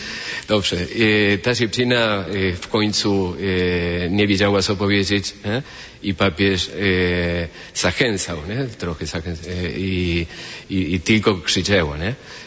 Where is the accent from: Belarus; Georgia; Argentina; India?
Argentina; Mar del Plata, Buenos Aires Province; Polish is a second language; Ja powiedziałem, że jest Mar del Plata, nie?